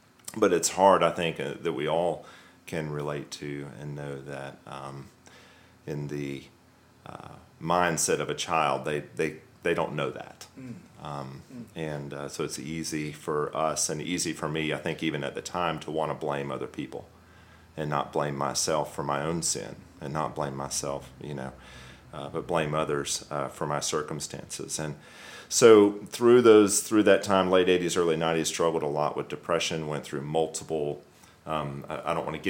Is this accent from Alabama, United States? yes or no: yes; Alabama, United States; I grew up in the Deep South in Alabama.